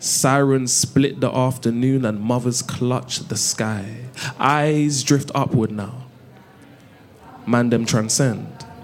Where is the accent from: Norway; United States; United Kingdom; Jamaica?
Jamaica; I'm Jamaican, innit?